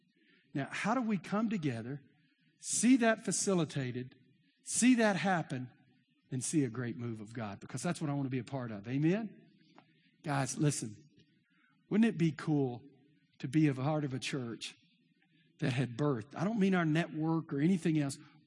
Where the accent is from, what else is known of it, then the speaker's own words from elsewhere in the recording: Texas, United States; Now I'm from East Texas, so that sounds good, you know.